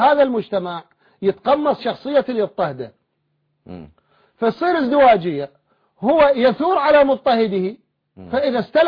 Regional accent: Iraq; احنا مطلعنا من العراق ورحنا الى بعض البلدان

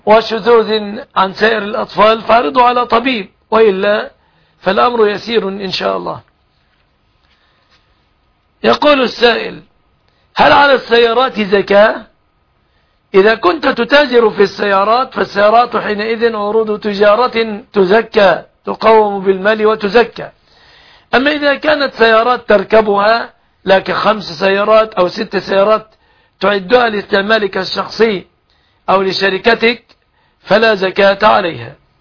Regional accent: Egypt

